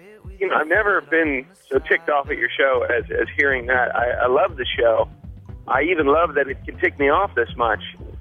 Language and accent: English; North Hollywood, California, United States; I'm from North Hollywood, California.